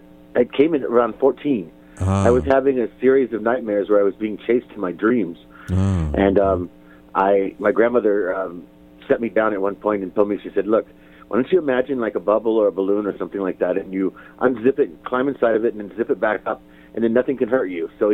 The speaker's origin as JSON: {"language": "English", "town": "Kansas City", "region": "Kansas", "country": "United States", "tie": "born or raised there", "also_born_or_lived": "Salina", "said": "I graduated high school in Salina, Kansas. But I grew up in Kansas City most of the time."}